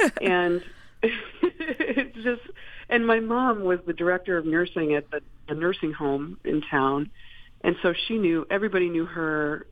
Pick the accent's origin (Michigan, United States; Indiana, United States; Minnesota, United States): Michigan, United States; Fenton; No, I'm from Michigan. I was born like at the top of the state, but I grew up and graduated from high school in Fenton, Michigan